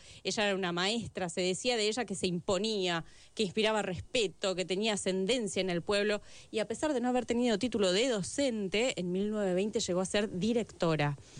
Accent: Tucumán, Argentina; Sí, soy tucumana.

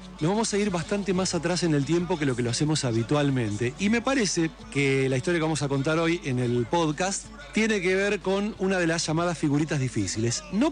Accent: Olavarría, Buenos Aires Province, Argentina; born there; yo nací en Olavarría y tengo mucha parentela ahí

